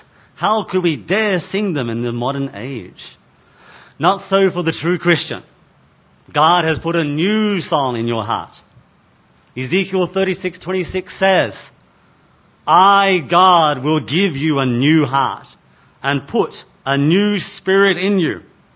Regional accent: Australia; Sorry, I'm Australian.

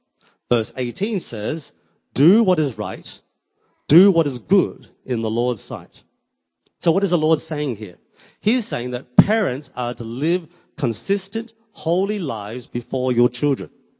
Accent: Australia; I also know that Australia, my home country

